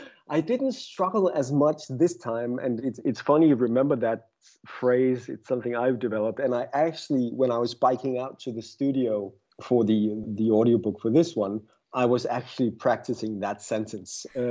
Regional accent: Denmark; first language Danish; English is a second language; Danish is my first language and English is my second.

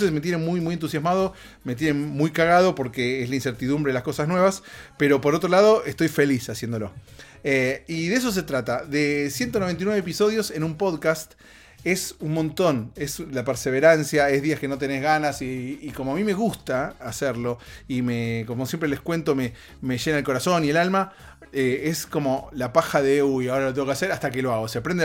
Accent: Buenos Aires, Argentina; now in Los Angeles, United States; yo me vine de Buenos Aires acá a Los Ángeles, estaba ahí lejos de todos mis amigos, mis conocidos, mi familia

